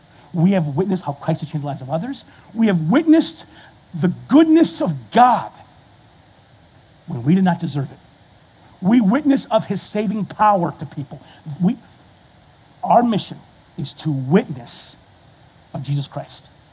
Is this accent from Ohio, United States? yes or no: no; Flint, Michigan, United States; Like, I come from Flint. You never give your name to the cops when you're in Flint. Never.